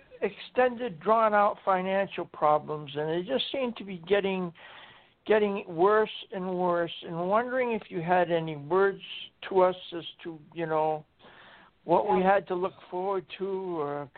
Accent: Michigan, United States; we're from the Upper Peninsula in Michigan.

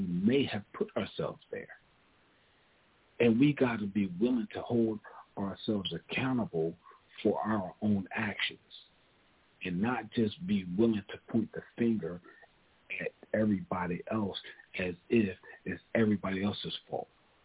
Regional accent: Philadelphia, Pennsylvania, United States; I already told y'all I was born and raised in Philly.

